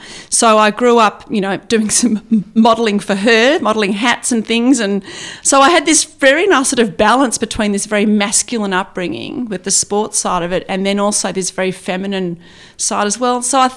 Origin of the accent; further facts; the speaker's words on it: East Burwood, Victoria, Australia; also born or lived in Donvale; I grew up in East Burwood where we first lived and then moved to Donvale. So we're on a couple of acres in Donvale